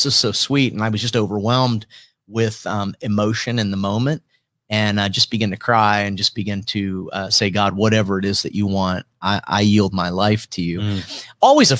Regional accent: Warren, Ohio, United States; growing up in Warren, I remember when Warren was a booming metropolis. I mean, certain parts of it, and now you drive through them and there's part of it, they're not as vibrant

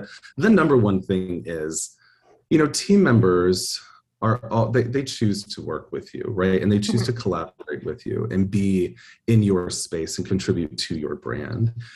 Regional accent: Colorado, United States; now in Tampa Bay, United States; I'm from Colorado originally

